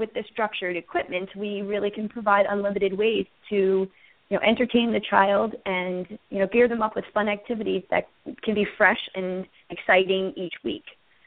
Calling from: New Jersey, United States; I'm calling from Franchisor headquarters in Somerset County, New Jersey.

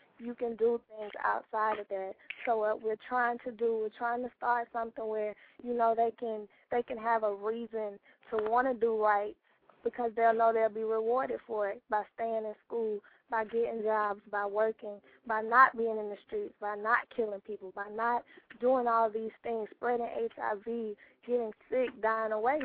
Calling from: Florida, United States; I'm calling from Florida right now.

